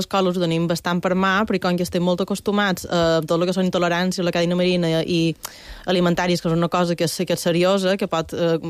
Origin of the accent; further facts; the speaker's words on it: Felanitx, Balearic Islands, Spain; jo crec que també depèn de on has nascut, perquè jo som de Fadenich